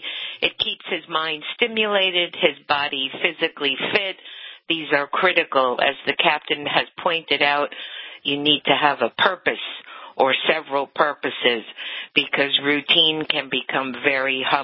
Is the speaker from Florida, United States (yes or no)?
yes; Miami, Florida, United States; Listen, I was raised in Miami